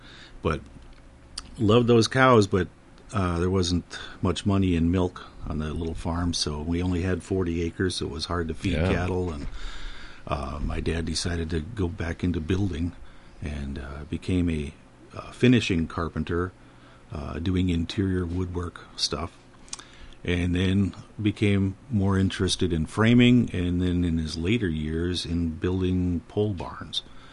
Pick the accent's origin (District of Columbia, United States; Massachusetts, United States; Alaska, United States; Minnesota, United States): Minnesota, United States; Mora; born there; I was born in Mora, Minnesota.